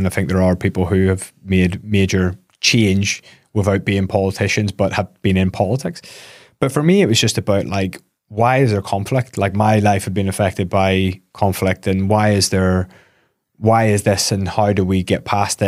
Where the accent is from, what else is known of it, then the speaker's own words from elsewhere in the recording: Belfast, Northern Ireland, United Kingdom; growing up in West Belfast, you know, I loved it.